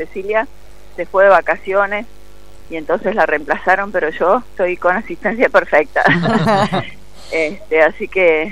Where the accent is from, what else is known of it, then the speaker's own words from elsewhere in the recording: Mendoza, Argentina; soy mendocina.